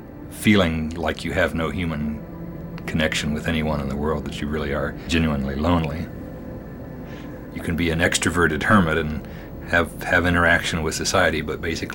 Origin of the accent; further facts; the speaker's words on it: Florida, United States; particularly growing up in Florida.